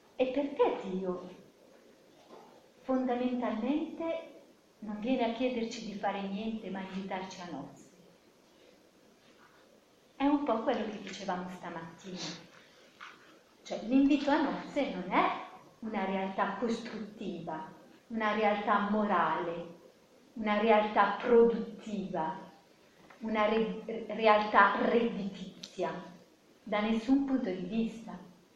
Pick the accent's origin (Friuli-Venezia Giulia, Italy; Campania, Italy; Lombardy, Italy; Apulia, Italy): Lombardy, Italy; io sono brianzola di origine